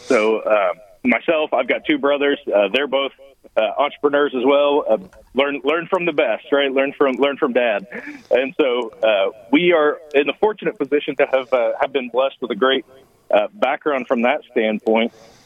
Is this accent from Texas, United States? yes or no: yes; Houston, Texas, United States; So I was born and raised in Houston, which is, as we'll talk about later, is really not all that common anymore.